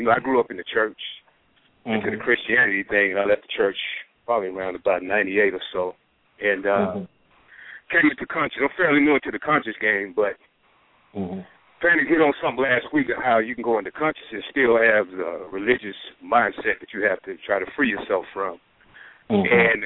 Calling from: Atlanta, Georgia, United States; I'm calling from Atlanta, yo.

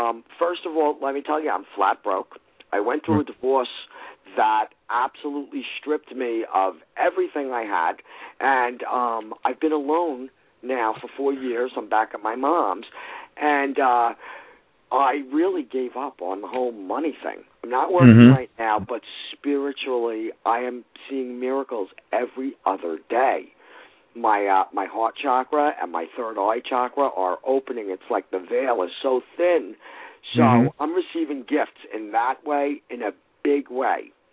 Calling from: Long Island, New York, United States; also born or lived in San Diego, United States; I'm calling from Long Island in New York.

